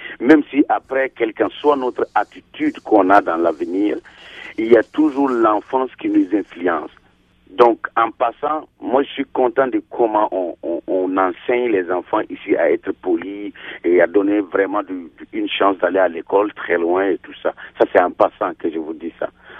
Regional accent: Ghana; J'ai grandi au Ghana et c'est un pays anglophone

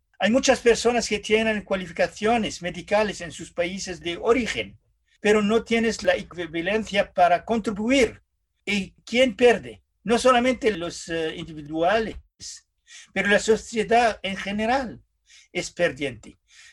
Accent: Lebanon; now in Montreal, Canada; si voy a regresar a mi pueblo, en el Líbano. Mi pueblo en el Líbano no es el mismo que yo he quitado 40 años antes.

